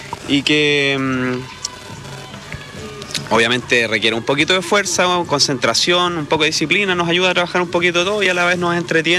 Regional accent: Puerto Montt, Los Lagos, Chile; No, yo vengo de Puerto Montt

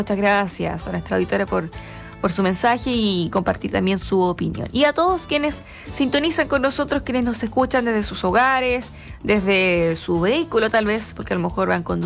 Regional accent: Chile; y obviamente a veces, como en chileno, uno va en marzo, fines de febrero, cuando ya no queda nada.

